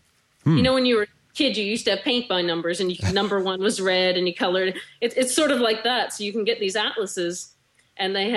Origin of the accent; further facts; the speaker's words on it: Nova Scotia, Canada; I'm from the East Coast originally, Nova Scotia.